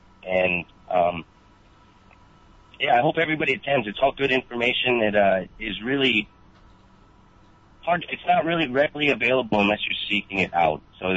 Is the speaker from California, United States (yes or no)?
yes; San Jose, California, United States; I was born and raised American. I possessed U.S. citizenship because I was born in America. I was born in San Jose.